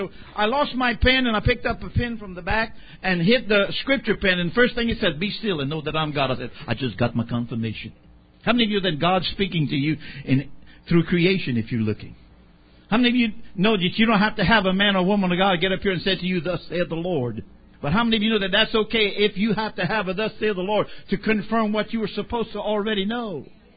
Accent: the South, United States; Not because I'm from the South.

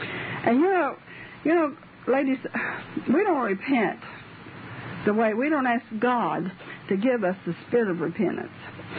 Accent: Tennessee, United States; I'm from Tennessee. I'm only barefooted.

